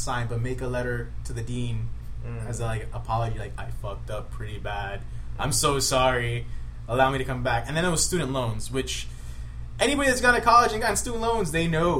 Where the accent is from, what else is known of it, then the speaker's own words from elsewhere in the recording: Hialeah, Florida, United States; it's like, oh, where are you from? Hialeah.